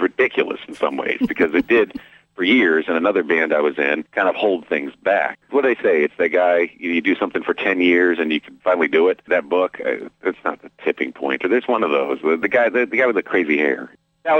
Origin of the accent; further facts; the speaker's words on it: Dallas, Texas, United States; There's a couple of stations in the South, and I'm from Dallas